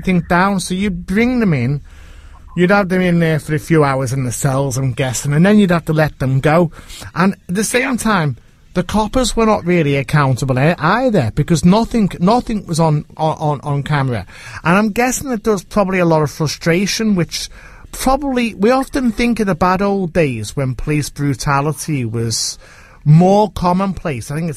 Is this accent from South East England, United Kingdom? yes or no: no; Liverpool, North West England, United Kingdom; as a Scouser, being raised as a teen in the 80s in Toxteth, or very near Toxteth, we were all terrified of those Black Mariahs.